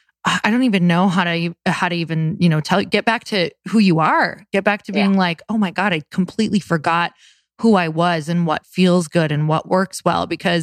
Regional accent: Midwest, United States; I'm from the Midwest. So I'm like, you know, when something comes in the Midwest, it's exactly like that.

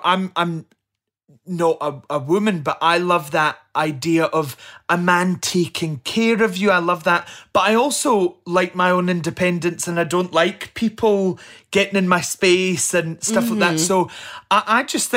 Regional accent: Scotland, United Kingdom; I love that I'm the Scotsman and I'm wrong.

